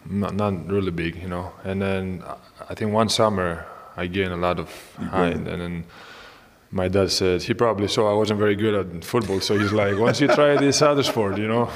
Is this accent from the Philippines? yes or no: no; Kavala, Eastern Macedonia and Thrace, Greece; also born or lived in Rhodes; now in Athens, Greece; Well, actually, I'm from North Greece. I'm from Kavala.